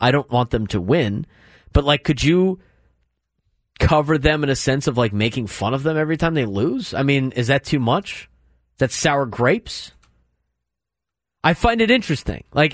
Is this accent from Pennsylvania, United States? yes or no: no; San Diego, California, United States; I grew up here in San Diego. Again, I've said it multiple times: fourth generation San Diego.